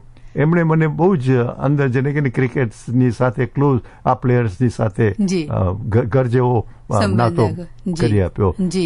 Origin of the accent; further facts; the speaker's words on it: Mandvi, Gujarat, India; born there; also born or lived in Africa / Europe; હું એક માંડવીમાં જન્મેલો, આફ્રિકાથી યુરોપથી આવેલો